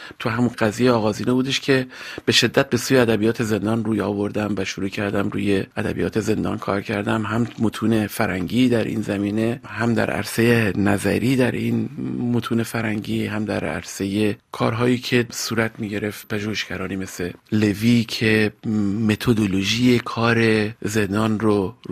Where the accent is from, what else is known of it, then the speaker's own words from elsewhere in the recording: Tehran, Tehran Province, Iran; moved away as an adult; also born or lived in United States; من در تهران به دنیا آمدم، در یک خانواده نسبتاً مرفه بزرگ شدم. در تهران تحصیلاتم کردم، از همون سالهای نخست دانشگاه تحصیلات دانشگاهیم رو در امریکا آغاز کردم.